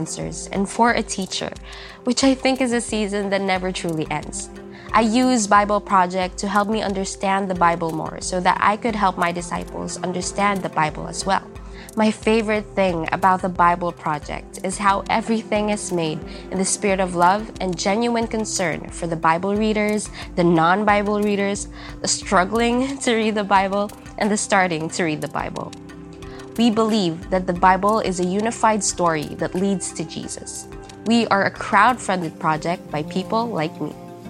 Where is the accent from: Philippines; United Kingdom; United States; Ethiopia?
Philippines; I am from the Philippines.